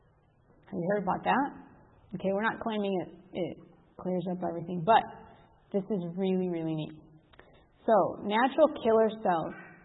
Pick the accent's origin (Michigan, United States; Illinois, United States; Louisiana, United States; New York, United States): Illinois, United States; Chicago; I grew up in Chicago, and I called it the concrete jungle, okay? Like I grew up in the city proper